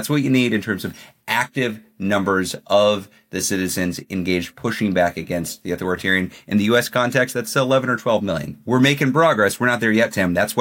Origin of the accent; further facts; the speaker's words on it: Austin, Texas, United States; My hometown.